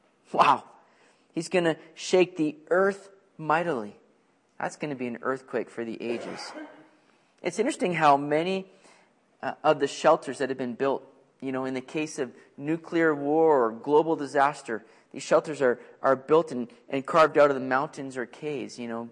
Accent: Richmond, British Columbia, Canada; I grew up in Richmond and everybody was worried, you know, when an earthquake hits, man, we're just a sinking island there

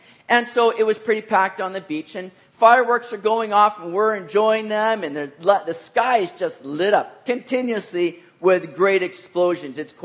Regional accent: Canada; I'm a Canadian through and through.

